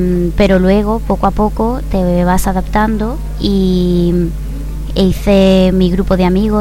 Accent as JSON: {"language": "Spanish", "town": "Málaga", "region": "Andalusia", "country": "Spain", "said": "tengo 22 años, soy de Málaga, de Andalucía, y hace 2 años estuve de Erasmus en Bruselas."}